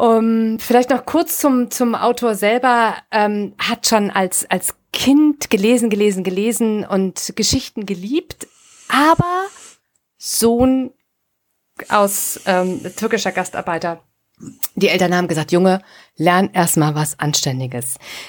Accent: Rhineland, Germany; Also ich bin ja aus dem Rheinland.

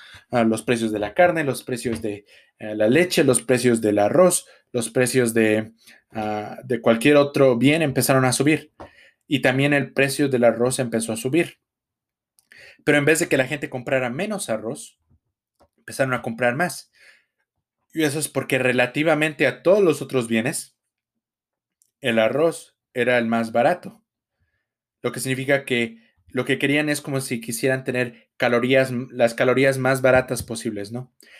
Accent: Mexico; pero yo soy de México y pues en México consumimos mucho los frijoles

